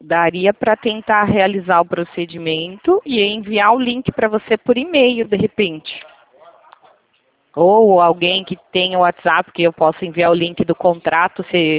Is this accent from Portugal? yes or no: no; Itatiba, São Paulo, Brazil; Eu sou de Itatiba, São Paulo.